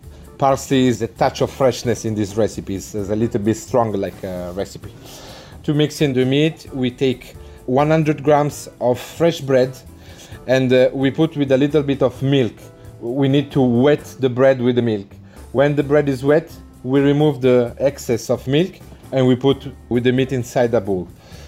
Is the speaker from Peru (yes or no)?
no; Italy; now in United Kingdom; I'm the executive chef for the Big Mama group here in UK. I come from Italy